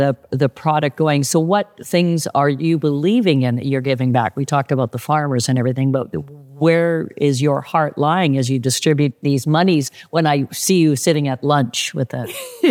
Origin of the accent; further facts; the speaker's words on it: St. Albert, Alberta, Canada; Simone and Ivy in St. Albert, my hometown.